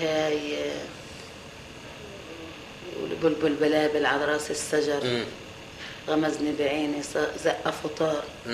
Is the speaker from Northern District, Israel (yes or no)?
no; Haifa, Haifa District, Israel; سوق الشوام. كان عندنا بحيفا